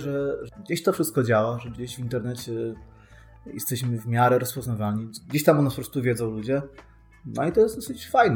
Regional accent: Sanok, Subcarpathian Voivodeship, Poland; pochodzę z małego miasta na Podkarpaciu, Sanok

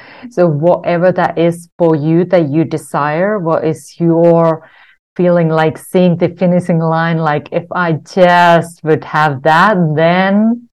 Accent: Finland; English is a second language; So if you wondered where this accent is from, I was growing up in Finland.

